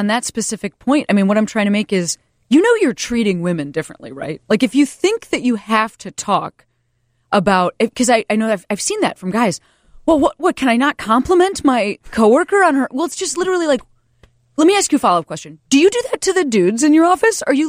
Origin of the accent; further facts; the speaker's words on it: Chicago, Illinois, United States; I want to play the Chicago Theater because it matters. It's my hometown.